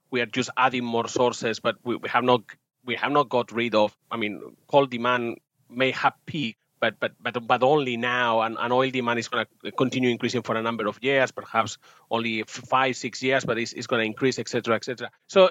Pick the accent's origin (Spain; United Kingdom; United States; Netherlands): Spain; there was a coup d'etat in February of 81 in my home country, Spain. I was tiny. I was 4 years old, but I kind of have a foggy memory of it.